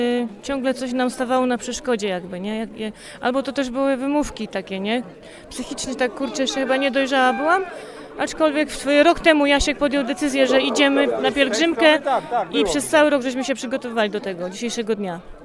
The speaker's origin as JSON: {"language": "Polish", "town": "Syców", "region": "Lower Silesian Voivodeship", "country": "Poland", "said": "Jestem z Sycowa"}